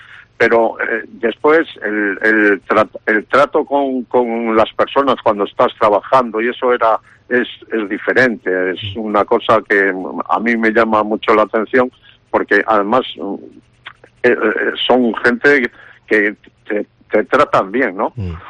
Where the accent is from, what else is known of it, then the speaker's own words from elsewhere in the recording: Cueto, Cantabria, Spain; yo me muevo bastante bien por Santander y yo soy de Cueto y Cueto me lo andaba todo de memoria.